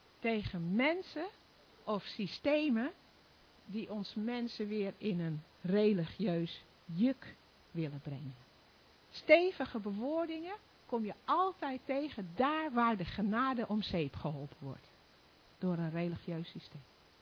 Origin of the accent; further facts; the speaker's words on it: Amsterdam, North Holland, Netherlands; En dan moet ik even als Amsterdammer, begeef ik me op glad ijs.